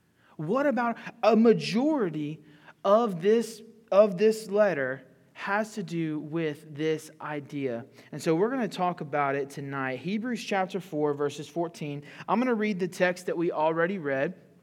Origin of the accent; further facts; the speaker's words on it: the South, United States; Now, I'm from the South.